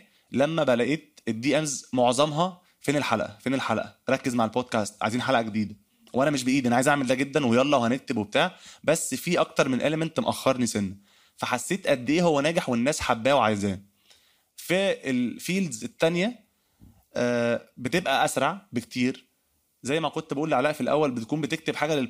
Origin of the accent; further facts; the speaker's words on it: Egypt; accent: Egyptian; سهلوا علينا ان لكنتنا المصريه تبقى مفهومه من كل الشعوب العربيه